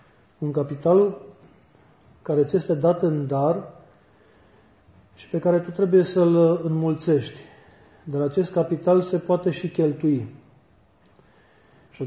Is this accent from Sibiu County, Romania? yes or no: no; Timișoara, Timiș County, Romania; Eu eram din Timișoara și vreo două luni de zile mă dădeam pe acasă numai la câteva zile